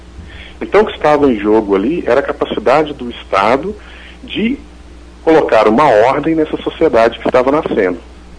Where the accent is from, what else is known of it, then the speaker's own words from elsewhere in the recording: Minas Gerais, Brazil; Então, eu me formei aqui na UFMG, né, sou de Minas Gerais, e quando eu terminei eu fui para a Itália.